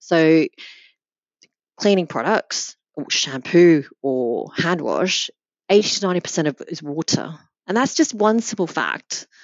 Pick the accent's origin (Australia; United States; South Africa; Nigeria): Australia; I come from Australia.